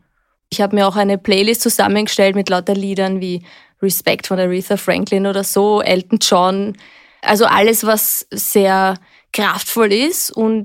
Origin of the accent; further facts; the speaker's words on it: Vienna, Austria; Ich bin in Wien aufgewachsen und ich liebe Wien noch sehr, den Wiener Schmäh und überhaupt, was wir da alles so haben.